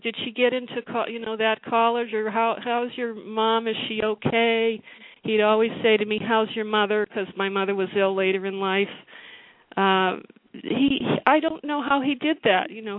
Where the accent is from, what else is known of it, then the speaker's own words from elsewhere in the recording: Brookline, Massachusetts, United States; Just carrying over from the 60s and 70s, I grew up in Brookline, Mass., and my next-door neighbors were … fanatics.